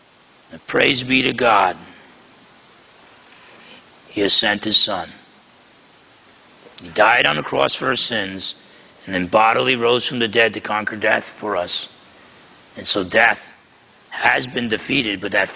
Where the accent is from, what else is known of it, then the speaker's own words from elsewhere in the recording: New Jersey, United States; I'm from New Jersey, so it's half empty and leaking.